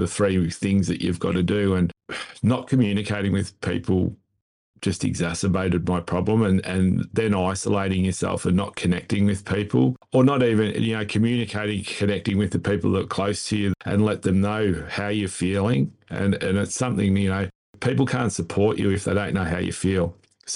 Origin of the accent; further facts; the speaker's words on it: Victoria, Australia; I come from Victoria, I'm an AFL nut